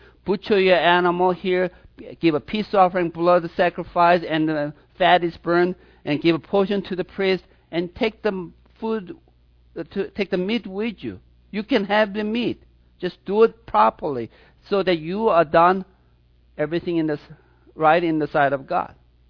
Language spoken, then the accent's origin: English; Seoul, South Korea; I remember when I was growing up in Seoul, Korea, South Korea.